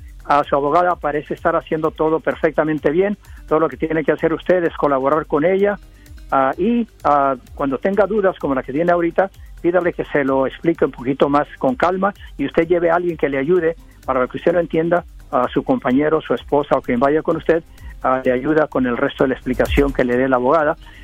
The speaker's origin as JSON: {"language": "Spanish", "town": "Modesto", "region": "California", "country": "United States", "tie": "born there", "said": "Nací en Estados Unidos, Modesto, California, el día 28 de febrero del año 1985."}